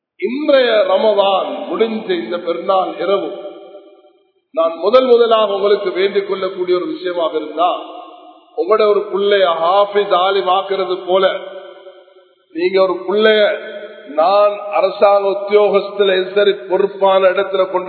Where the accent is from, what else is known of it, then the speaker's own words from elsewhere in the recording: Sri Lanka; நான் ஒரு ஸ்ரீலங்கன்.